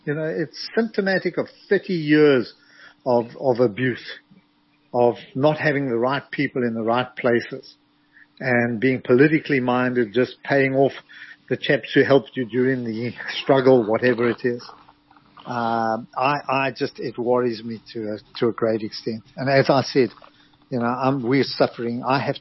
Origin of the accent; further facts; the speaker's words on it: South Africa; I'm still South African. You know, I'm not, I only come here for a few weeks in the year.